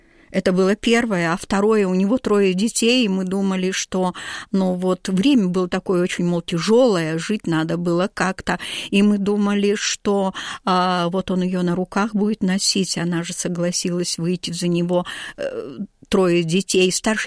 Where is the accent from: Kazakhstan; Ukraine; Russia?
Kazakhstan; Bestyube, Akmola Region; born there; Я родилась в Казахстане. Я родилась на руднике. Он назывался Бестюбе.